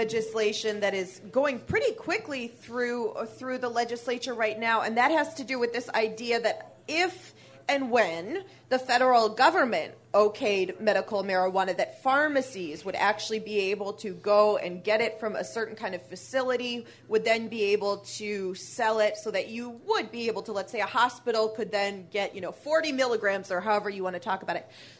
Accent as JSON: {"language": "English", "town": "Ann Arbor", "region": "Michigan", "country": "United States", "tie": "born or raised there", "said": "You know, I was born and raised in Ann Arbor and lived there."}